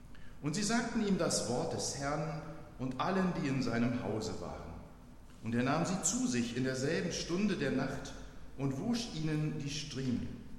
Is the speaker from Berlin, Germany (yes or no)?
no; Knesebeck, Lower Saxony, Germany; now in Hannover, Germany; hier in Hannover sind wir da ziemlich verwöhnt. Wenn ich in meiner Heimat in Knesebeck, einem Dorf von gut 3000 Einwohnern, abends manchmal unterwegs bin, dann ist das schon eher ziemlich dunkel dort.